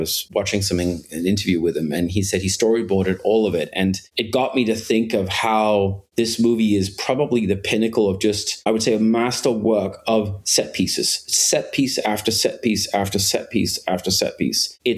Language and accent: English; Denmark; I grew up in Denmark, and, I just have a distinct memory. I was 13 years old, when this movie came out